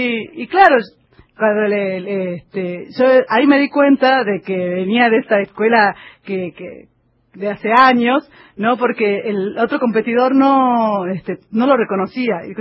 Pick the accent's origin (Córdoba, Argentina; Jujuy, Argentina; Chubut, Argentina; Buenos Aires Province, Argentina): Jujuy, Argentina; Tilcara; La verdad que mi pueblo es maravilloso, y no es porque sea mi pueblo, no, pero siempre yo tengo la suerte de haber nacido en el lugar donde quiero morir también, y ver los cerros, la cultura que tiene Tilcara, que tenemos los quebradeños